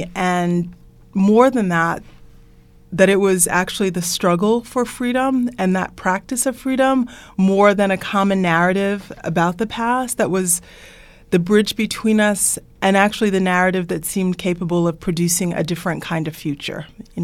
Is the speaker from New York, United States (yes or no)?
yes; Brooklyn, New York, United States; You know, I'm a New Yorker. I was born in Brooklyn. I'm not culturally African at all.